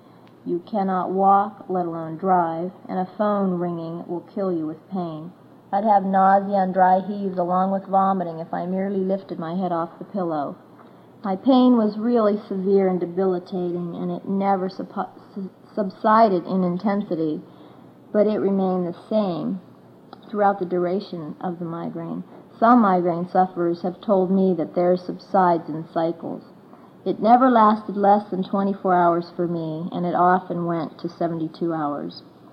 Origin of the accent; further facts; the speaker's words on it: Warren, Ohio, United States; I'm from Warren, Ohio. I'm 34 years old